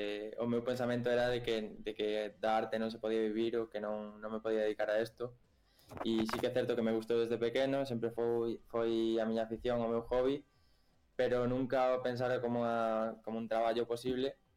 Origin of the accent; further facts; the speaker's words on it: O Grove, Galicia, Spain; eu son do Grove e veño dun pobo no que, bueno, pois a cultura da arte está máis como a nivel local ou regional